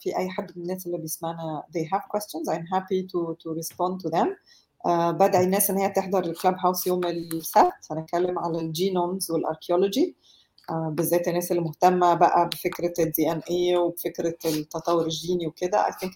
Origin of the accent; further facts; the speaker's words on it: Minya, Minya Governorate, Egypt; انا ست، انا من المنيا برضو، ست فلاحة،